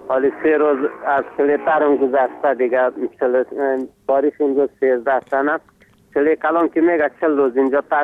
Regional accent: Afghanistan; افغان هستم از اوربند.

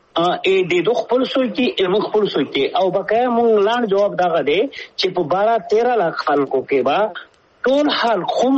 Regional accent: Pakistan; مونږ د پاکستان یو، پاکستان دې زمونږ دی، پاکستان مونږ پښتنو جوړ کړی دی

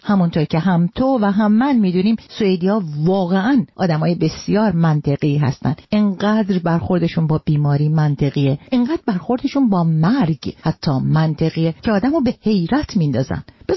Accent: Iran

